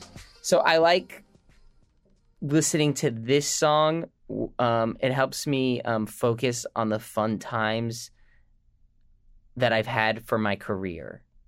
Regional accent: California, United States; I'm from the Valley.

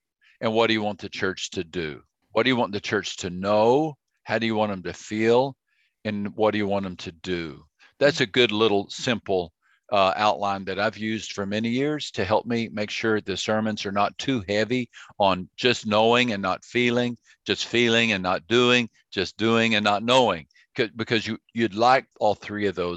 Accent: Texas, United States; I grew up in Texas. So I wanted to go either to Texas Tech or University of Texas.

